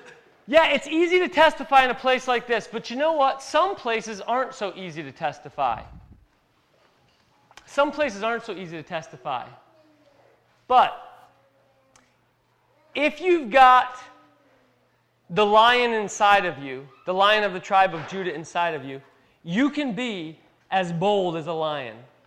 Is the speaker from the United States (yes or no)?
yes; Michigan, United States; So, I was born in 1982. I'm 34 years old. I'll be 35 this year in Michigan. I'm from Michigan.